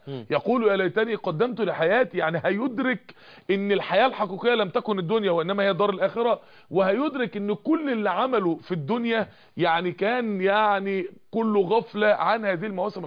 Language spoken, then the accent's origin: Arabic; Mansoura, Dakahlia, Egypt; عندنا في المنصوره